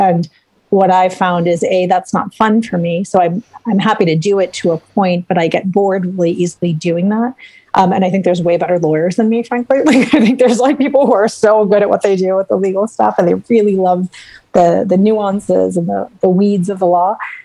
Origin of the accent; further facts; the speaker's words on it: Chicago, Illinois, United States; We're both from Chicago.